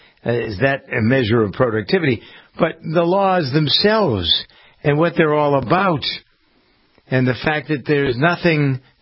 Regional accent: Framingham, Massachusetts, United States; Where I grew up here in Framingham

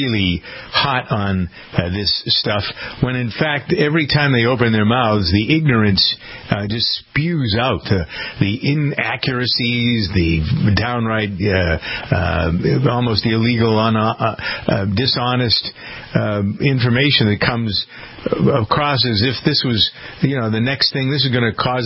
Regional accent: Framingham, Massachusetts, United States; It's a real dairy farm in my hometown of Framingham, Massachusetts.

